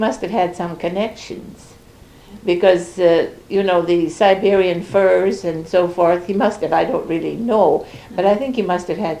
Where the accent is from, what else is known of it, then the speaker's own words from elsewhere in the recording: Tianjin, China; also born or lived in Russia / Khabarovsk; Well, I was born in Russia, in the near the Ural Mountains. And my education was in China.